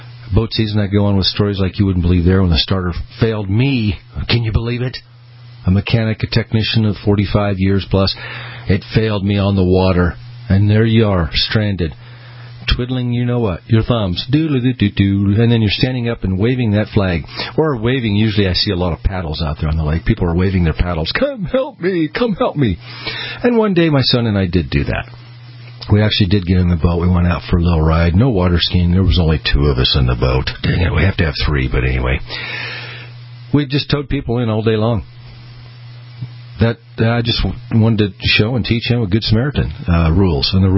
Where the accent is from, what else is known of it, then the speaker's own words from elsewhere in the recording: Boise, Idaho, United States; here in the local town where I'm broadcasting from the Greasy Garage Studio in Boise, Idaho. Been here many, many, many years. Grew up here, raised a family here. And now I have grandkids here.